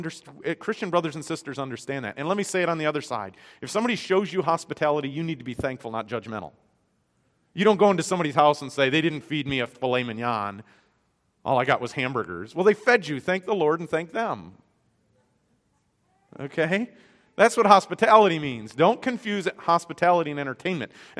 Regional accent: Michigan, United States; Growing up in Michigan, we had this expression, up north, which basically meant anywhere north of where you live.

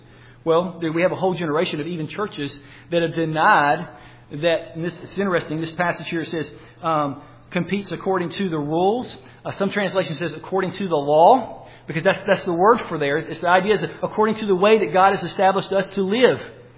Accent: North Carolina, United States; I grew up in North Carolina. Most of you know that from my accent. And I grew up with fields all around me.

